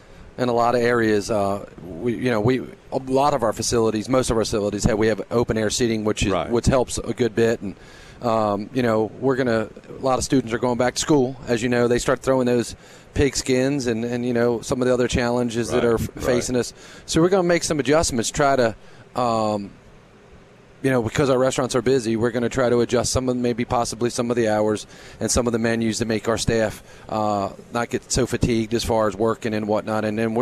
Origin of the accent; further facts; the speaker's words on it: Philadelphia, Pennsylvania, United States; accent: Philly; I hate to even hear my crusty Philly accent.